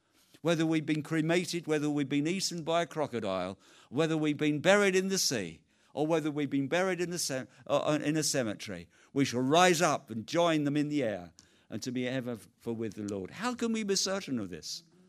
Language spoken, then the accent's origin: English; London, United Kingdom; I'm a Londoner, and I was born within about 5 miles of where we are here. I'm a local guy.